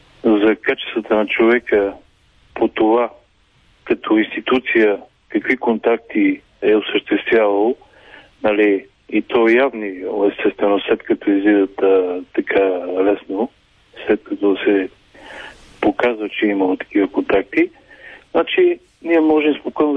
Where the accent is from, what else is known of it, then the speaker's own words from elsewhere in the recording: Pirdop, Sofia Province, Bulgaria; от Пирдоп, само ще подчертая